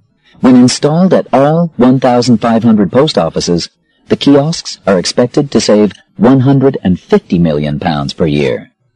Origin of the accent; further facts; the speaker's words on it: Washington, United States; King County, in my home state of Washington, is probably ahead of many governments in the amount of information it publishes online.